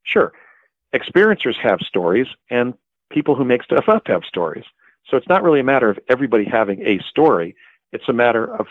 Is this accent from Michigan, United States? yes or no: no; Morris Plains, New Jersey, United States; from Morris Plains, New Jersey, you know?